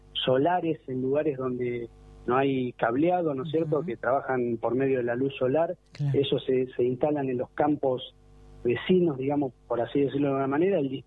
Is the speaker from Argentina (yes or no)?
yes; Bahía Blanca, Buenos Aires Province, Argentina; Yo vivo en Bahía Blanca, soy de Bahía Blanca